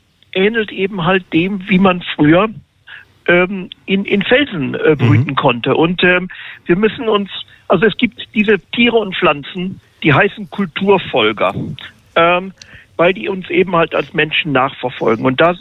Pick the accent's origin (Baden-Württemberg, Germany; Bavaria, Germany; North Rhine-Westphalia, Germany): North Rhine-Westphalia, Germany; Bielefeld; born there; also born or lived in United Kingdom; now in Berlin, Germany; ich bin ja auch Wahl-Berliner, ich bin ja in Bielefeld geboren, aber habe dann eben halt 25 Jahre in Großbritannien gelebt.